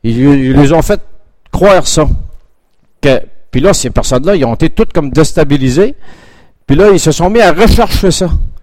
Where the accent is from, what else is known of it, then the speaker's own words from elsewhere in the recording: Quebec, Canada; dans nos régions, comme chez nous, en Gaspésie, la fontaine était après la montagne